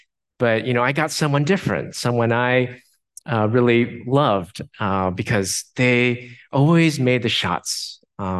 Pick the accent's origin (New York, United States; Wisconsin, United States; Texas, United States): Texas, United States; Houston; Well, as a kid growing up in Houston, the one sport I loved to play was basketball.